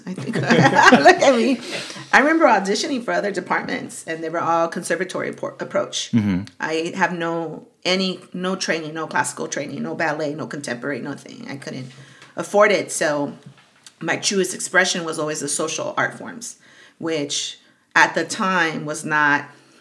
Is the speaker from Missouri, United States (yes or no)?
no; Los Angeles, California, United States; born there; me figuring out this duality of being Latina, a first generation, but also like being proud that I was born in America, in LA.